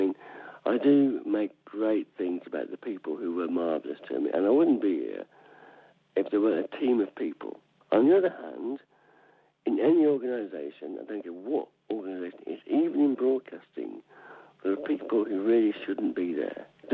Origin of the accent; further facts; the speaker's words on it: England, United Kingdom; I'm English, that's what we do.